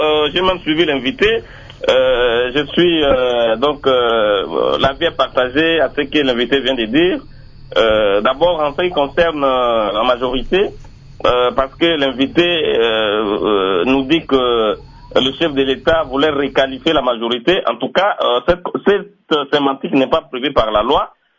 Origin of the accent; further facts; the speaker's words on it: DR Congo; chez nous au Congo